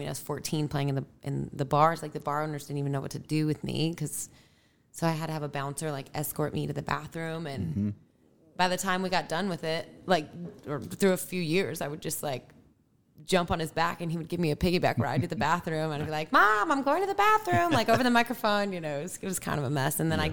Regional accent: New Mexico, United States; But then I played in a theater in New Mexico and it's my home state and stuff

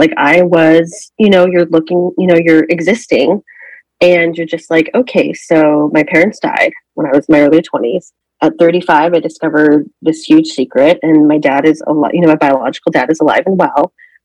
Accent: Phoenix, Arizona, United States; I am 37 years old and I am from Phoenix, Arizona.

